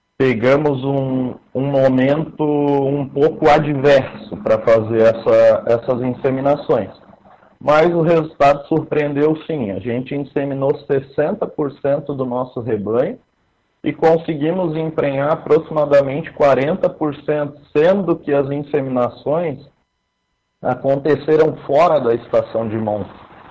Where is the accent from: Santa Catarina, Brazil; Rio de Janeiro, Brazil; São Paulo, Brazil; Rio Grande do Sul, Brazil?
Santa Catarina, Brazil; Itajaí; Eu sou da região de Itajaí, Santa Catarina, né, litoral norte catarinense